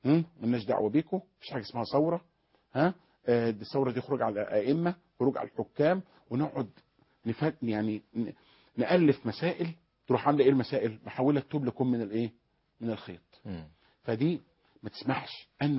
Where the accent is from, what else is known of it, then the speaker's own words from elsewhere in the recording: Egypt; عندنا في مصر